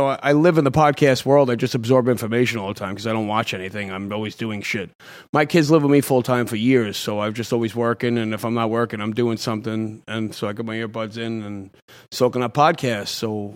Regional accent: Rocky Point, New York, United States; Long Island, Rocky Point.

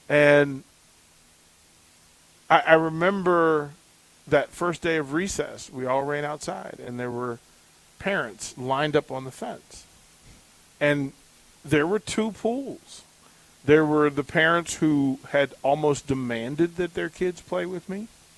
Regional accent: Alexandria, Virginia, United States; Well, that was Alexandria, Virginia. Like that's what was going on. And what I loved about my hometown was that it crossed streams.

